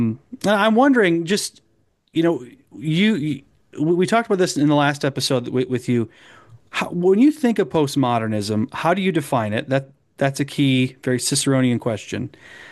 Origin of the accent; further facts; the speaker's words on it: Michigan, United States; But growing up in Southeast Michigan, where it was a major place for the War of 1812, especially Detroit, and all along the shores of Lake Erie on both sides